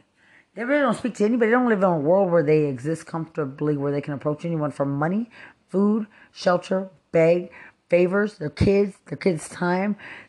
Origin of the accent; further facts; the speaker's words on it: Lubbock, Texas, United States; I'm from Lubbock, Texas.